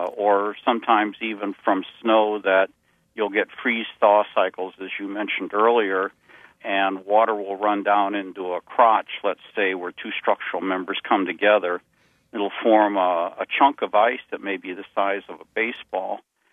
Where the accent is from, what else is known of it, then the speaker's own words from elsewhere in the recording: Cleveland, Ohio, United States; I grew up in Cleveland, Ohio, we had this problem.